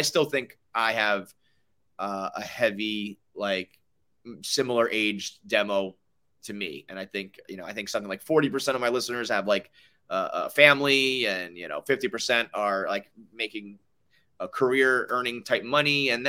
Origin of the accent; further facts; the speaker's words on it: New York, United States; I've always been a New York guy. I was born in the Bronx.